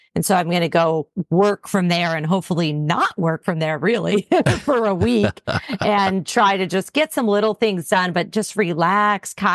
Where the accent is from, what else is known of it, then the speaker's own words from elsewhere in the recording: Wilkes-Barre, Pennsylvania, United States; But yes, I grew up in Wilkes-Barre, Scranton area. I went to Pittston area, and I went to college in Wilkes-Barre, which is King's College.